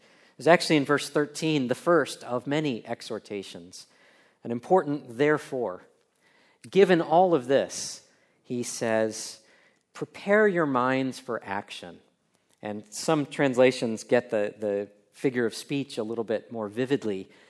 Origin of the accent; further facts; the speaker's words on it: Ohio, United States; I grew up in Northeast Ohio in a Methodist church in a suburb of Akron, Ohio